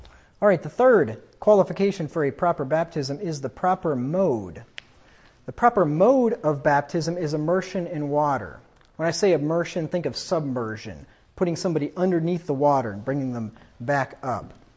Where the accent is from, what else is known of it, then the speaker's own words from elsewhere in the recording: England, United Kingdom; I'm an Englishman.